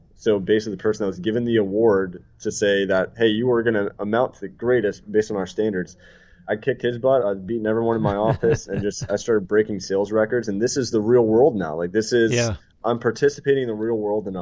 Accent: Maryland, United States; So growing up in Maryland, there was a guy that was the quarterback of the high school I would have gone to.

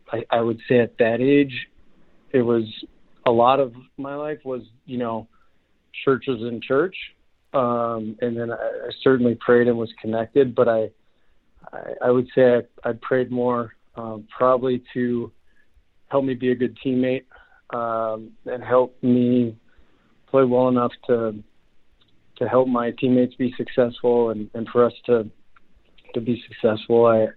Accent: Grand Forks, North Dakota, United States; growing up in Grand Forks, and my dad was the offensive coordinator at the University of North Dakota.

